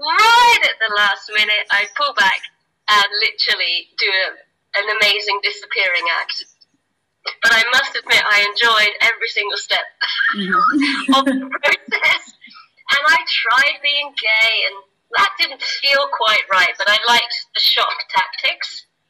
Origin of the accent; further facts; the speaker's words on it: Newbury, South East England, United Kingdom; I'm coming from Newbury, I've never met a gay person.